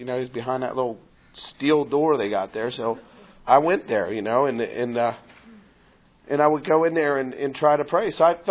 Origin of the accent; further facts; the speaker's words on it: Cincinnati, Ohio, United States; And I was born in Cincinnati. That is where I am from. I do have roots there.